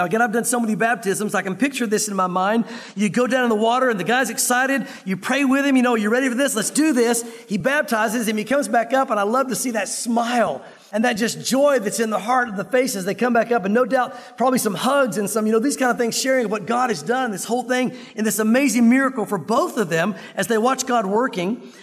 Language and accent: English; the South, United States; Listen, I grew up in the South like many of you did. And the bottom line is, in the South, we grew up in church